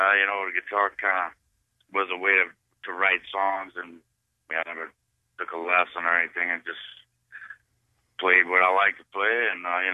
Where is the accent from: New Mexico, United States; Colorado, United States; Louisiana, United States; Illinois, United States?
Louisiana, United States; Not really. Not from my perspective. I grew up on the bayou where, Cajun music and country, and they call swamp pop